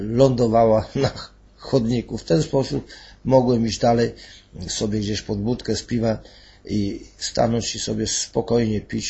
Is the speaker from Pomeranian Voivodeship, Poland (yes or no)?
yes; Kwidzyn, Pomeranian Voivodeship, Poland; mam 55 lat, pochodzę z Kwidzyna.